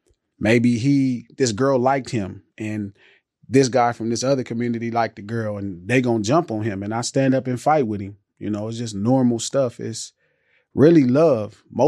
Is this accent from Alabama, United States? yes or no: no; Los Angeles, California, United States; Like 117th Street. So 117th Street, right across the street from the Imperial Courts.